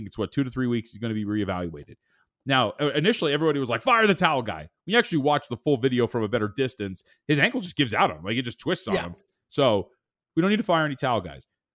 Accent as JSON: {"language": "English", "town": "Santa Ana", "region": "California", "country": "United States", "said": "is actually born in Santa Ana, California. So I'm from Southern California."}